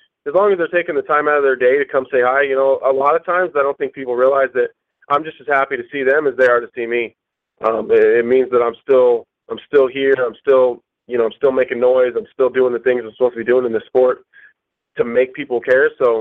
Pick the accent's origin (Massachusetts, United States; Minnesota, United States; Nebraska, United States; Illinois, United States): Nebraska, United States; Omaha; You know, he's from Denver, I'm from Omaha. It's just about 7 hours away.